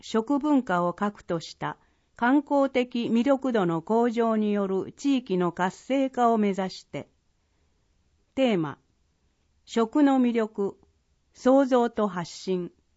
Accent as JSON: {"language": "Japanese", "region": "Nagano", "country": "Japan", "said": "私も長野県出身ですので、羽曳野の名産は恥ずかしながら詳しくありません。長野県はリンゴやブドウなどフルーツ王国なのですが"}